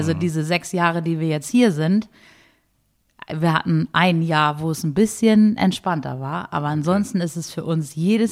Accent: Hattstedt, Schleswig-Holstein, Germany; Also das fängt hier bei uns in Hattstedt

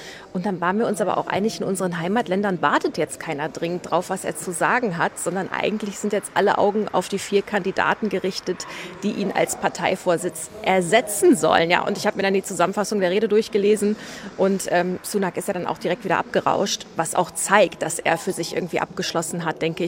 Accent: Germany; now in London, United Kingdom; Wenn ich mit Leuten ins Gespräch komme und sage, ich komme aus Deutschland

